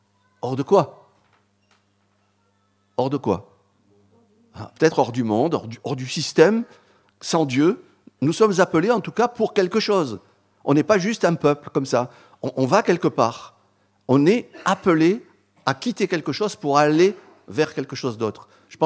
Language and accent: French; Marseille, Provence-Alpes-Côte d'Azur, France; Moi, je viens de Marseille.